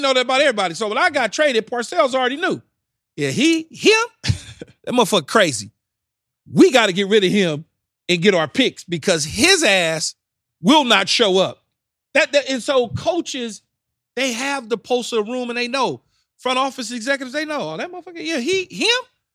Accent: California, United States; So, Keyshawn, T.J., Houshmandzadeh, and I grew up in Southern California, mm-hmm. as you know.

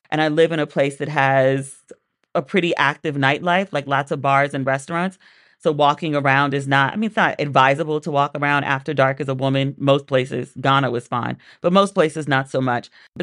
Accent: Washington, District of Columbia, United States; He asked me where I was from. I said, I'm from Washington, D.C.

